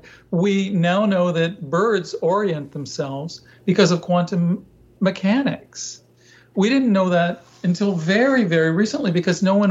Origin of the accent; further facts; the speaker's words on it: Ohio, United States; No, I was there as a child, but I grew up in Ohio, working right. class Ohio.